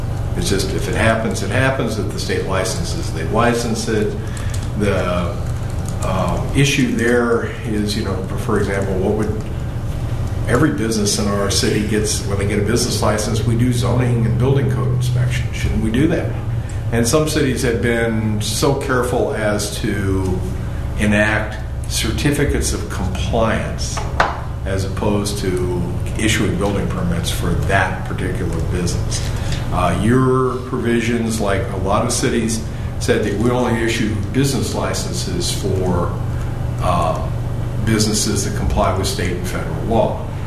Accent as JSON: {"language": "English", "region": "Missouri", "country": "United States", "tie": "born or raised there", "said": "I mean, I grew up in Missouri where, I mean, you know, the railroad tracks, just because of the hemp plants."}